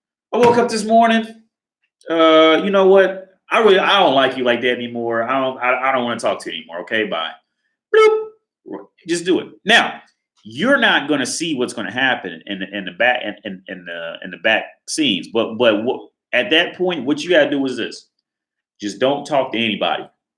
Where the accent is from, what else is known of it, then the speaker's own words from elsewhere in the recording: Corrine Township, Ohio, United States; I came from Corrine Township, the small suburban part outside of Cincinnati.